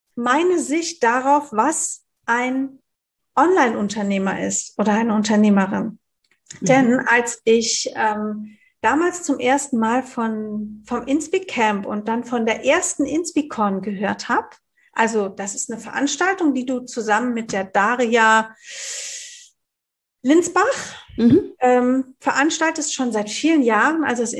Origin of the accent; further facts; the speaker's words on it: Cologne, North Rhine-Westphalia, Germany; Du hast eine Station in Köln gehabt, da möchte ich natürlich mehr drüber wissen als Kölnerin.